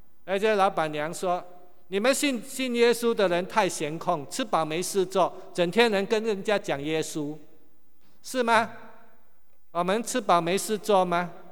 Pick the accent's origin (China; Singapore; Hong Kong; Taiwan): Singapore; born there; 刚才已经说了，我是新加坡出生的啊